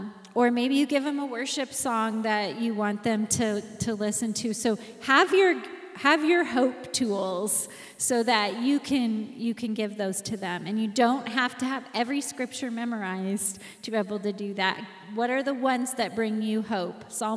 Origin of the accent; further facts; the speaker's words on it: Oregon, United States; So I'm an Oregonian, but she's a Wyoming knight.